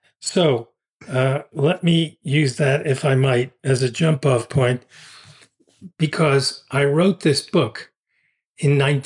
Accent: United States; You know, I live in Arizona. So, you know, of course, I'm American

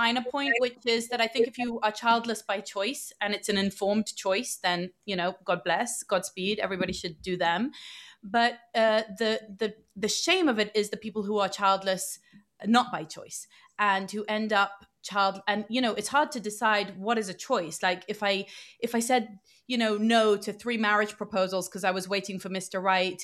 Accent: London, United Kingdom; also born or lived in United States; I think I lived in America for 8 years and I grew up in London.

